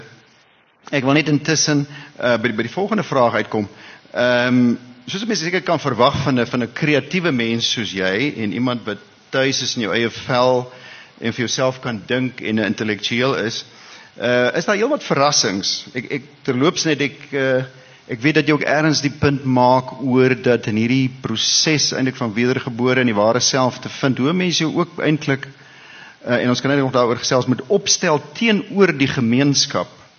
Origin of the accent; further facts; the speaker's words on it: Free State, South Africa; daar waar ek vandaan kom in die Vrystaat en met die Heidelbergse katechismus